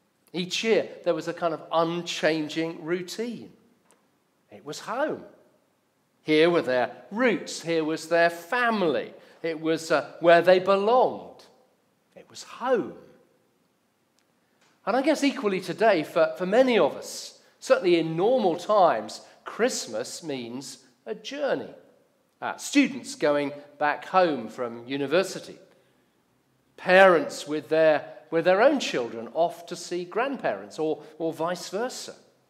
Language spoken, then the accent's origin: English; South East England, United Kingdom; I grew up in Surrey. My dad worked at Royal Holloway College, but my parents were both from Cannock in Staffordshire. That's where all the family lived.